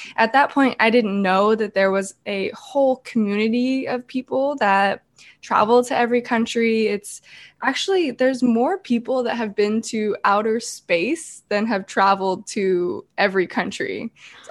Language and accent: English; California, United States; I am from California. I grew up with a family who had a travel agency